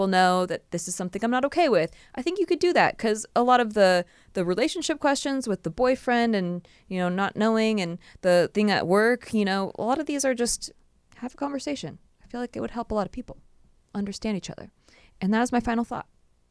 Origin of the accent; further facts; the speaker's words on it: Santa Barbara, California, United States; Santa Barbara.